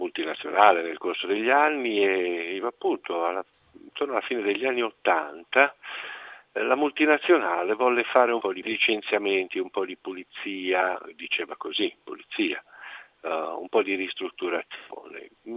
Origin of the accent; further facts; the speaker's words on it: Tuscany, Italy; io sono ligure apuano e ho di temperamento una certa tendenza a sbrigare le cose